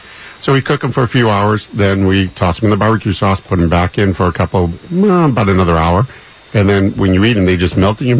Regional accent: Boston, Massachusetts, United States; moved away as an adult; I grew up in Boston and just decided on a whim, I'm moving to Hawaii.

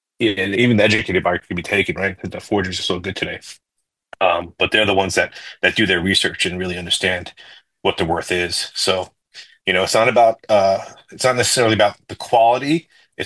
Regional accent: New York, United States; So I'm born and raised in New York

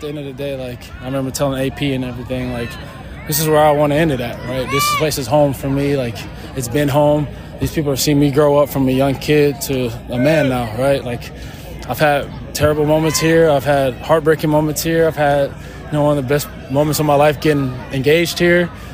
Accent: Florida, United States; This ain't hot, man. I'm from Florida. This is a light day.

